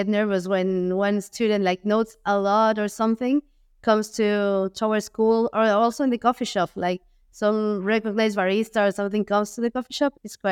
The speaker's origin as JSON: {"language": "English", "town": "Coatepec", "region": "Veracruz", "country": "Mexico", "also_born_or_lived": "Mexico City", "said": "We, in Mexico, we grow coffee. Origin, we are from Coatepec, which is a small town in Veracruz, which is one of the, I believe is the second or third biggest region which grows coffee."}